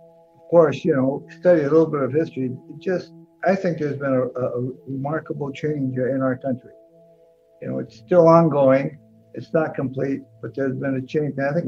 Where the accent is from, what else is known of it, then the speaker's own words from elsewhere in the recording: Santa Maria, California, United States; born there; now in Los Angeles, United States; I was born in Santa Maria, California.